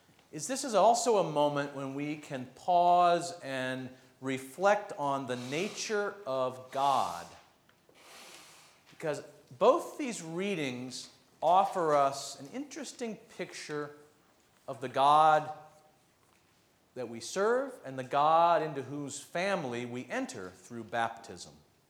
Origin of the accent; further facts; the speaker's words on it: Midwest, United States; I mean, I'm a Midwesterner, so we get our tornadoes and our storms and all that, and they come and they go and they're over.